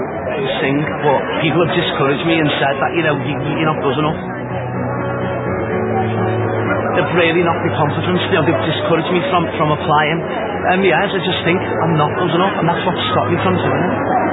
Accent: Liverpool, North West England, United Kingdom; I'm 34, and I'm from Liverpool, and I'm a customer service advisor.

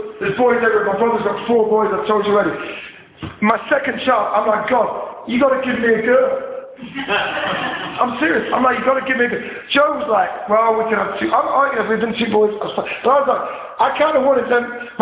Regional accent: Ireland; so I'm an Irish guy

